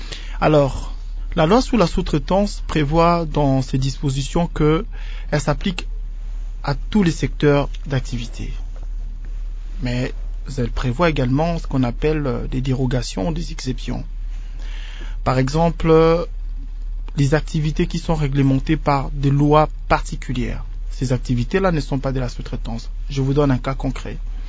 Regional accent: DR Congo; ici chez nous en RDC

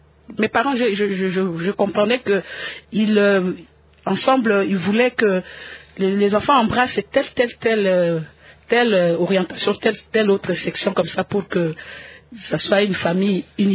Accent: Boende, Tshuapa, DR Congo; District de la Chuapa, dans la province de l'Équateur.

